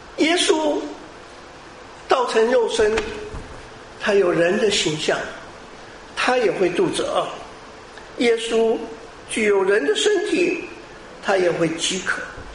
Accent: Taiwan; 我从台湾来的

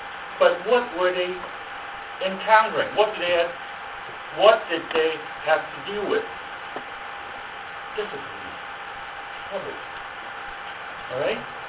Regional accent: Hong Kong; when I grew up in Hong Kong

